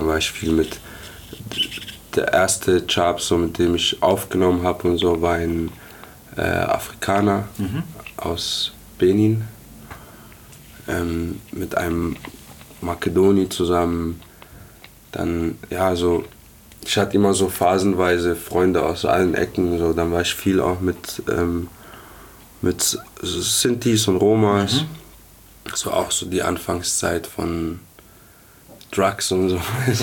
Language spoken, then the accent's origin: German; Baghdad, Baghdad Governorate, Iraq; now in Germany; ich bin halt in Bagdad aufgewachsen und ohne Vater, so, deswegen kann ich nur Arabisch sprechen.